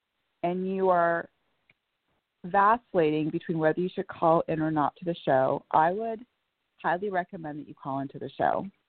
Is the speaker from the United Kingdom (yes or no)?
no; Bellevue, Washington, United States; I'm from Bellevue, Washington.